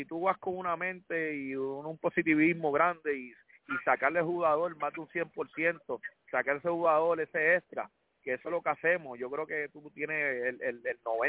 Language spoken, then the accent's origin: Spanish; Caguas, Puerto Rico; yo soy natural de Cagua, criado en la Liga Villanueva de Cagua